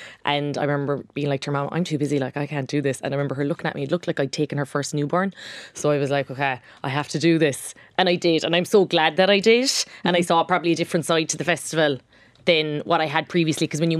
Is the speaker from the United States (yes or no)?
no; Listowel, Munster, Ireland; Well, I suppose, look, I'm from Listowel, so I'm from 20 minutes outside Tralee, and you grow up with it.